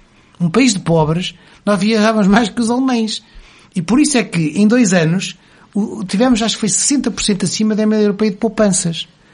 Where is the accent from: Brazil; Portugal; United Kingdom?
Portugal; a maneira como nós portugueses pensamos